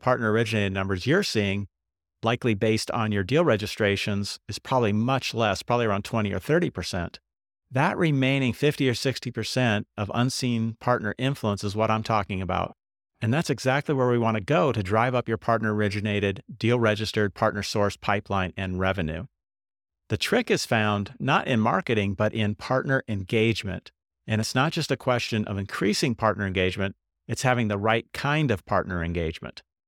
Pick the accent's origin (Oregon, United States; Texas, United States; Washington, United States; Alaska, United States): Washington, United States; Seattle; I'm fresh back from a trip to my hometown of Seattle, where I got to spend time with my childhood friends